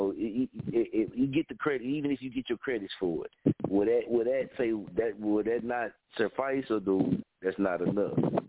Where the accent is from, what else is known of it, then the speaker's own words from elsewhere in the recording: Stony, Oklahoma, United States; I'm from Stony, Oklahoma, man.